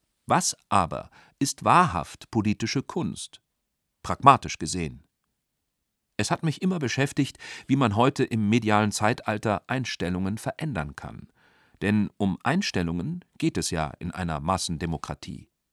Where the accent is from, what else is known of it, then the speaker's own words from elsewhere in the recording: St. Gallen, Switzerland; im Stadttheater meiner Heimatstadt St. Gallen